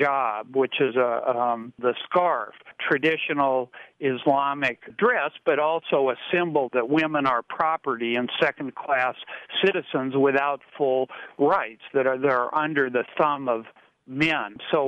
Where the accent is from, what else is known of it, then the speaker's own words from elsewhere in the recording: Canada; Some guy grabbed me and, you know, where are you from? Canada, Canada.